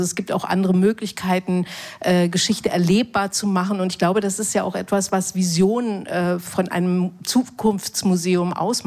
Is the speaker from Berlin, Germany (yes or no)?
yes; East Berlin, Berlin, Germany; ich bin in Ostberlin groß geworden